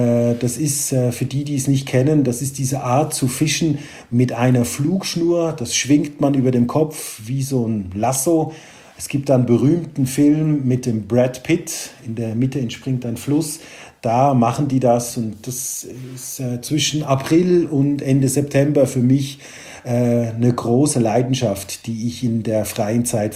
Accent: Switzerland; Als Schweizer ist es natürlich toll

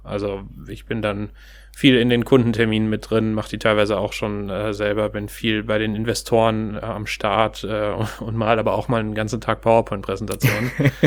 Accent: Steinhagen, North Rhine-Westphalia, Germany; Ich bin nicht Hamburger, nee. Ich bin in der Tat schon ein bisschen rumgekommen. Also ursprünglich komme ich aus Steinhagen bei Bielefeld.

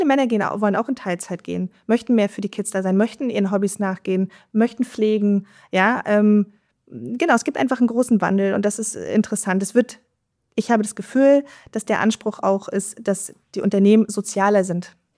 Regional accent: Northern Germany, Germany; wir kommen jetzt aus Norddeutschland, ne?

